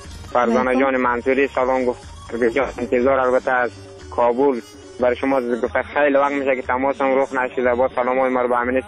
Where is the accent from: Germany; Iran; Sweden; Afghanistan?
Afghanistan; همه ما شما افغان هستیم.